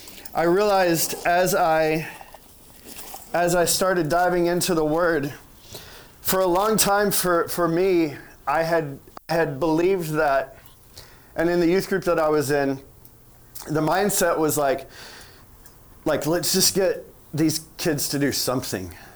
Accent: Arkansas, United States; moved away as an adult; now in Taiwan; I'm originally from Arkansas, which is in the United States.

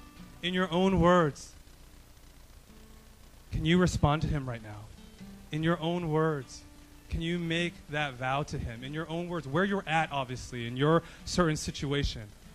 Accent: Boston, Massachusetts, United States; I grew up in Boston. I mean, I was in Boston for 3 years during the Trump-Hillary elections.

